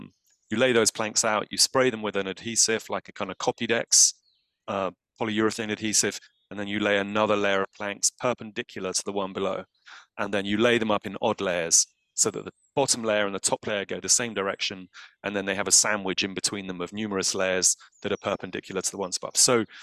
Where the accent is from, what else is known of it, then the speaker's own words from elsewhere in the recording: Milton Keynes, South East England, United Kingdom; Well, I was brought up in Milton Keynes.